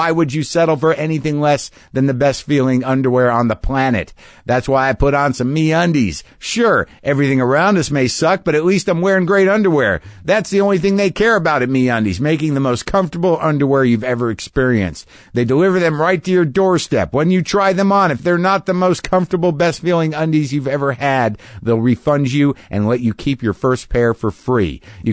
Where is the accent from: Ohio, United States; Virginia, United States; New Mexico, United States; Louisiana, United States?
New Mexico, United States; Albuquerque; My parents settled there. They're from Jersey originally, and I, somehow ended up, growing up in Albuquerque.